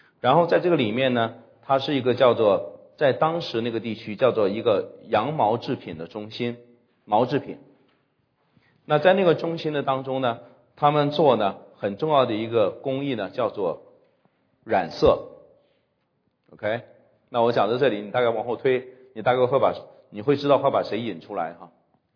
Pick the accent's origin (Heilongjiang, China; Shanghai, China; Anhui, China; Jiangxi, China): Heilongjiang, China; Jiamusi; 我们过去我们老家在这个佳木斯哈